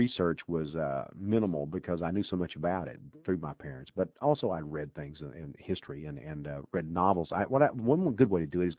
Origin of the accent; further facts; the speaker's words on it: Texas, United States; When I was growing up in East Texas in the 1950s, I was 50s and early 60s and middle 60s, all the way up to the late 60s almost